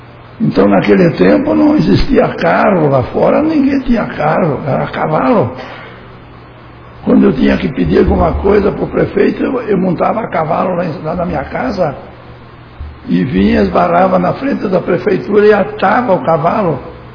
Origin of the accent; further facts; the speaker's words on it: Colônia Santo Antônio, Brazil; nascido e criado na Colônia Santo Antônio.